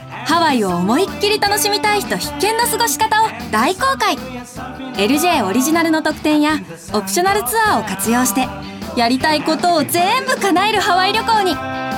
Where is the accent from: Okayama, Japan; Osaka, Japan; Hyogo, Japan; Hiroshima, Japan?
Hiroshima, Japan; born there; also born or lived in Hokkaido; 一番長く住んだ土地は北海道ですが、生まれは広島県です。広島のお好み焼きは絶品じゃけんね。